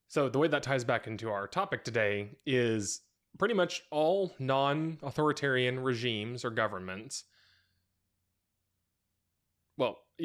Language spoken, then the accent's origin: English; United States; I paid a lot more attention to American history, being an American, than other world histories growing up.